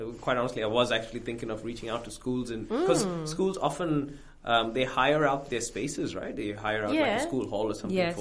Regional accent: Goa, India; So I'm from Goa, which is on the west coast of India.

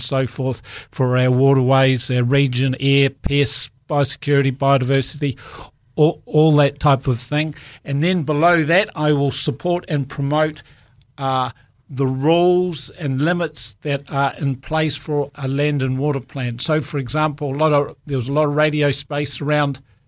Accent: Balclutha, Otago, New Zealand; I grew up in Balclutha, south of Otago, went to university, trained as an engineer, and went overseas, returned.

